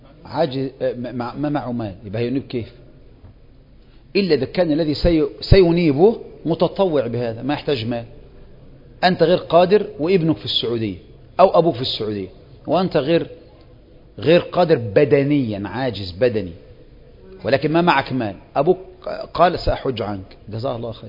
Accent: Egypt; فرضنا ما احنا مصريين

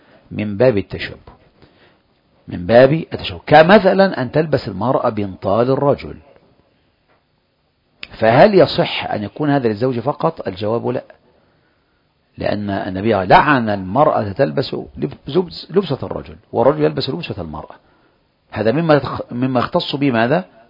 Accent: Egypt; أي امرأة ترى امرأة مثلا عندنا في مصر مثلا تثقب الأذن

